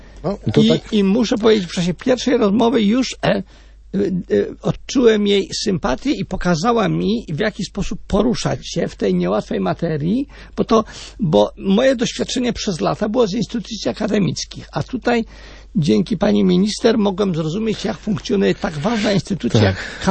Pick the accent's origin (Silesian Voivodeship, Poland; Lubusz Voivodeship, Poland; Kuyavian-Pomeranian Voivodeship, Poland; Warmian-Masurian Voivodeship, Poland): Kuyavian-Pomeranian Voivodeship, Poland; Bydgoszcz; born there; w województwie, w którym mieszkam od lat. Urodzony jestem w Bydgoszczy, pracuję w Toruniu, żona jest w Brodnicy.